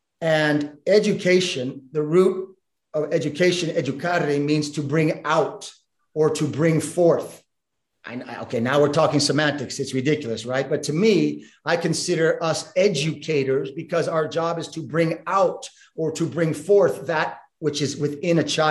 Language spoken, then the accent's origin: English; Vermont, United States; I really wanted to take that package to my home country initially and think about in Vermont